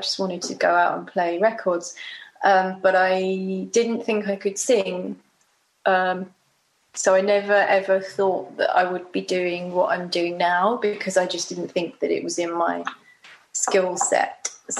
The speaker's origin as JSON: {"language": "English", "town": "Bromley", "region": "London", "country": "United Kingdom", "tie": "born or raised there", "said": "I mean, I grew up in Bromley, so it was very, it's nice. My primary school's right near my house. Still is near my parents."}